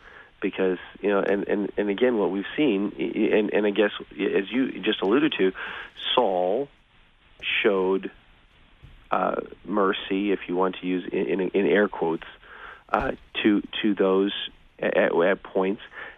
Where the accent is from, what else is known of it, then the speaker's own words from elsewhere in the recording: Edwardsville, Illinois, United States; also born or lived in Wisconsin; Well, I grew up in southern Illinois, Edwardsville, right across the river from where you are right now.